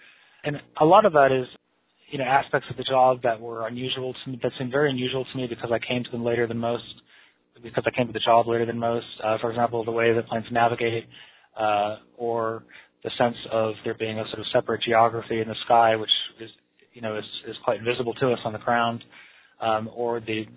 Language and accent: English; Pittsfield, Massachusetts, United States; But I grew up in Pittsfield, not so far from Amherst, but quite far from any major airport.